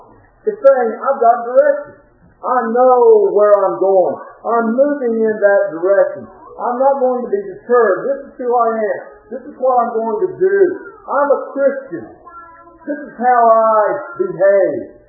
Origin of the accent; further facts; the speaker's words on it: Ashland, Tennessee, United States; I grew up in Ashland, Tennessee